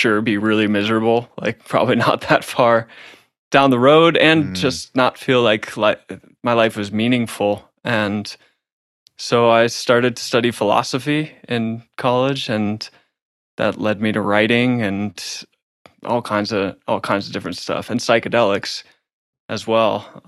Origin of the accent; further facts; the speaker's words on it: St. Louis, Missouri, United States; And I come from St. Louis, Missouri, and was raised in a pretty conservative kind of environment.